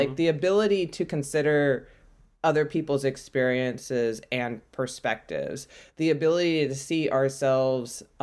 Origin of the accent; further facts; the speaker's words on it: California, United States; So I grew up in California